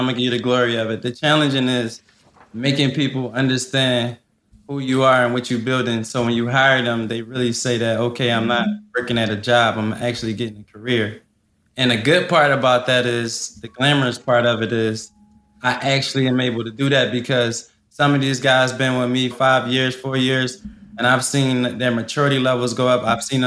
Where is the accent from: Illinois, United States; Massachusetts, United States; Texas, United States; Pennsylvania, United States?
Pennsylvania, United States; Philadelphia; I come from West Philly. I done seen so much stuff in my life growing up.